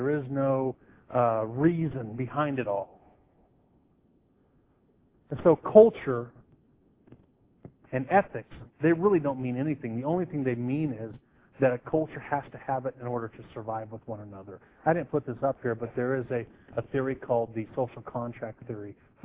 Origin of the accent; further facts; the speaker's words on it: Arizona, United States; We are American citizens, we're Arizona citizens, we're Kingman Knights, and we are Christian Church Knights.